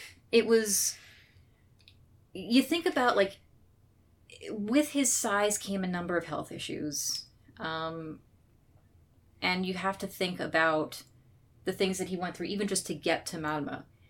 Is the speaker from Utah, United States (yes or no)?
no; Minnesota, United States; When he realized I was from Minnesota, we chatted for a while.